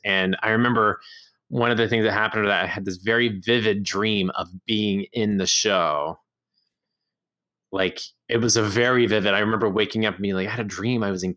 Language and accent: English; Orange, Texas, United States; came to my hometown of Orange, Texas for two nights.